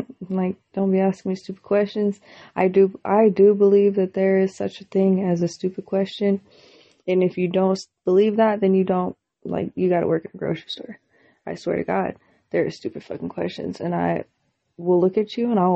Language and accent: English; Colorado, United States; And, like, I'm the girl from Colorado, but my family's also kind of known in the town.